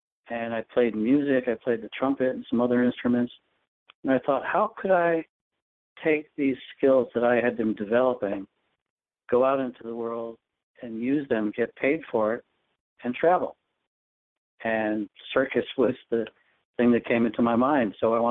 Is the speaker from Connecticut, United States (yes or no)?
yes; North Haven, Connecticut, United States; I grew up in North Haven, Connecticut, and it was an area of farmland, more or less, when I was growing up before it got built up to suburbia.